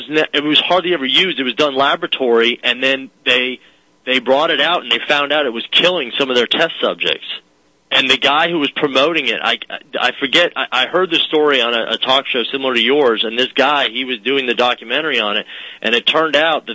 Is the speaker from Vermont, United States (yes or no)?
yes; Vermont, United States; I'm from Vermont. I did all my internships at Mass General and the Harvard Joint Center.